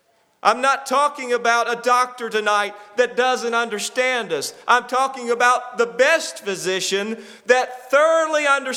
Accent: the South, United States; especially for me as a Southerner

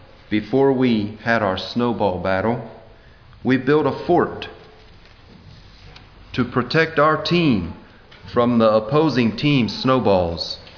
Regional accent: Georgia, United States; now in New York, United States; Now, I was born and raised in Georgia. We don't get much snow, and I'm glad that we don't have snow right now here in New York

